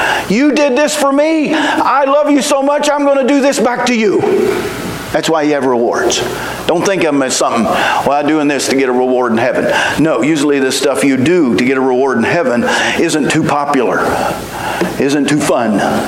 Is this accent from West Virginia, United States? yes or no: yes; Charleston, West Virginia, United States; "Well, I'm from West Virginia." He said, "So am I." I'm sitting there going, "Wow." I said, "Well, I'm from Charleston."